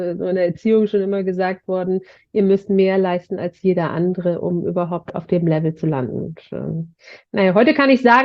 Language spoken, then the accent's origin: German; Hamburg, Germany; also born or lived in Turkey; Vater dann entschieden, dann doch uns zu holen, die Familie, und bin hier groß geworden.